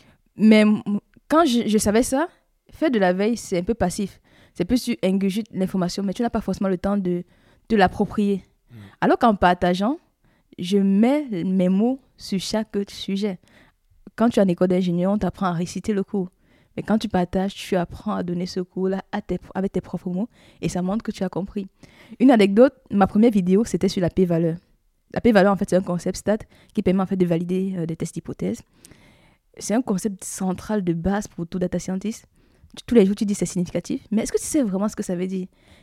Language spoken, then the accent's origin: French; Cameroon; moved away; J'ai quitté le Cameroun en 2017. Et mon père m'a dit une phrase qui m'a toujours marqué, c'était « … partout où tu vas, tu es chez toi. »